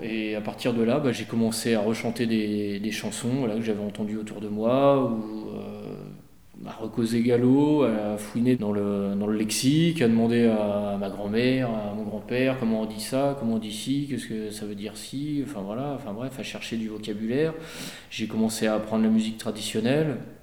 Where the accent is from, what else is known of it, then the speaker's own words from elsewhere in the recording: Brittany, France; D'ici, je suis originaire plutôt du sud de Rennes, du sud de l'Ille-et-Vilaine.